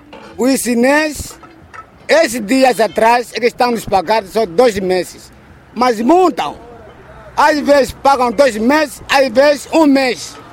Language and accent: Portuguese; Cubal, Benguela, Angola; Somos do Cubale.